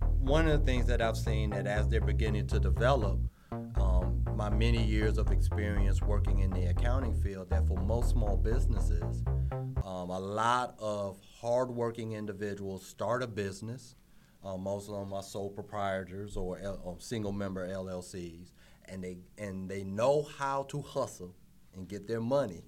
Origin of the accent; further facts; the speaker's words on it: Newport News, Virginia, United States; also born or lived in Detroit; And so I tell people now, I might have been born in Detroit, but I grew up in Newport News.